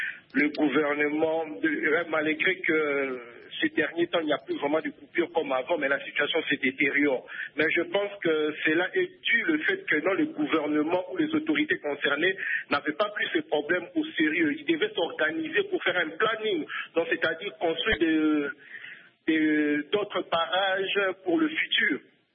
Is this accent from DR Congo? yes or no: yes; Kinshasa, DR Congo; Non, je viens de Kinshasa.